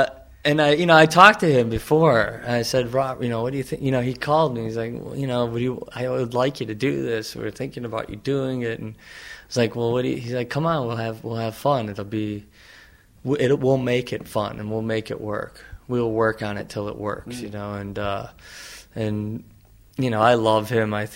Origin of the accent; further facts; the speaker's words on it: Kenosha, Wisconsin, United States; also born or lived in Los Angeles, United States; I'm from Wisconsin, Kenosha, Wisconsin.